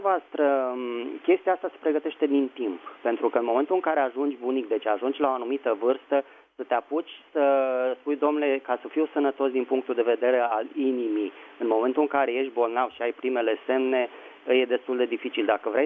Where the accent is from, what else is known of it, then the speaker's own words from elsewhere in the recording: Bucharest, Romania; din București.